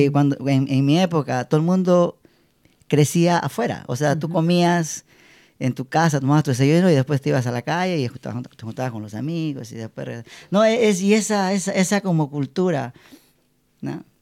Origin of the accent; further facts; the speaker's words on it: Peru; born there; yo nací en Perú y siempre estaba escuchando la música salsa